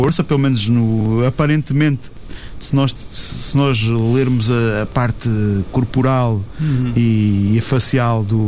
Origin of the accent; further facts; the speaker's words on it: Portugal; somos portugueses.